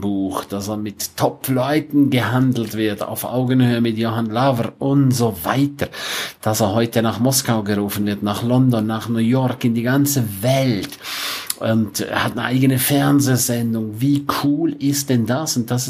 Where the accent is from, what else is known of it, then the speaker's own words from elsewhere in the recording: St. Moritz, Graubünden, Switzerland; 2 Tage lang Superhammer-Training in St. Moritz, in meiner Heimat.